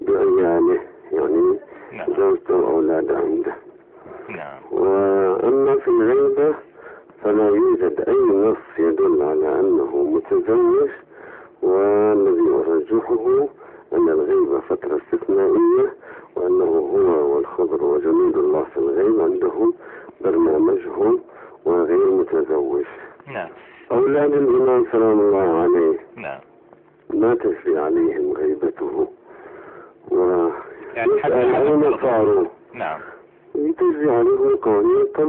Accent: Egypt; وعندنا عندنا في مصر سادة يقولون أنه من ذرية الإمام

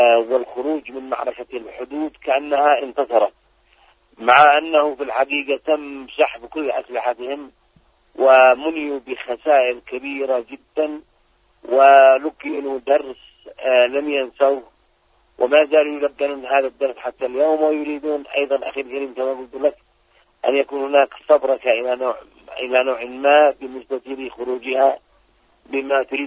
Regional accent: Yemen; العدوان الذي حصل على بلدنا اليمن

